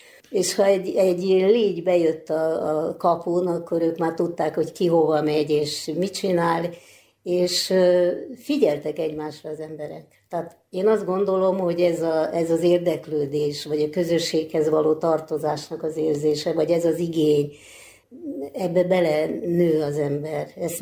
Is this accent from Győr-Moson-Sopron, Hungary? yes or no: no; Budapest, Hungary; Egy nagy óbudai bérházba nőttem föl, ahol 40-50-60 gyerek is volt, egy óriási ház